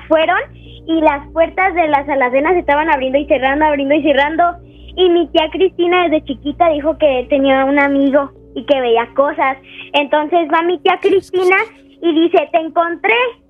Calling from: Uruapan, Michoacán, Mexico; De Uruapan.

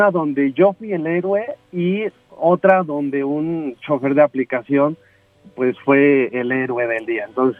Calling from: Xalapa, Veracruz, Mexico; de Jalapa, Veracruz.

